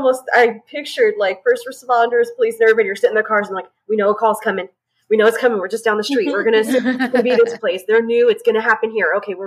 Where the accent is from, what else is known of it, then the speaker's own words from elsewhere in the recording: Texas, United States; and see, down here in Texas, we're, because especially in my area, we're below sea level. So that's why we don't have basements.